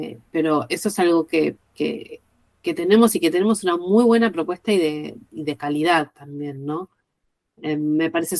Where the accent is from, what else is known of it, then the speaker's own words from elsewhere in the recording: Argentina; Y eso es algo que me enorgullece, la verdad, como argentina